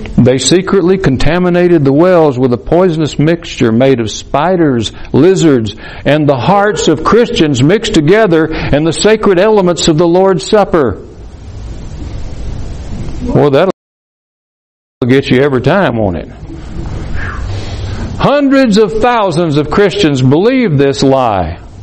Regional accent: Alabama, United States; Birmingham, Alabama, my home state, used to be

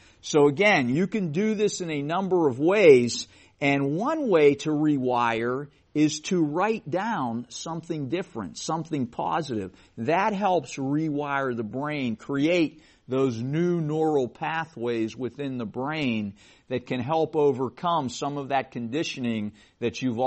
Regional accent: Pittsburgh, Pennsylvania, United States; I grew up in Pittsburgh, and I was crazy about the Pirates and Steelers in the 1970s when they were really good.

